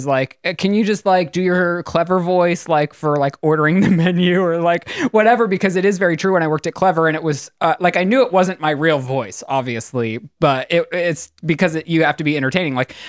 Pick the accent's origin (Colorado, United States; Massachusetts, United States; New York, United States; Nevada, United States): Colorado, United States; accent: Colorado; If I'm have my Colorado accent that people drag me for all of the time, it's like I can't move to Alabama and have my Colorado accent